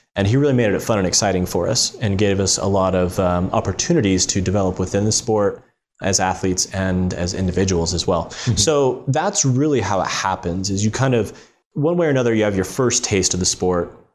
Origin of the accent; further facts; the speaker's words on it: Oklahoma, United States; I had played soccer my whole life growing up in Oklahoma, so soccer and baseball.